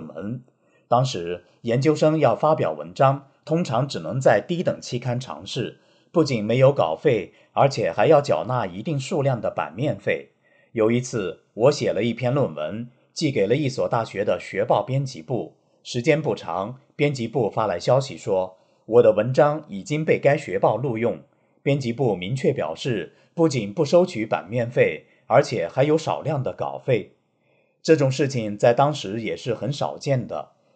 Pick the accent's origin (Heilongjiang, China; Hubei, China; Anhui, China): Anhui, China; 他知道我是安徽人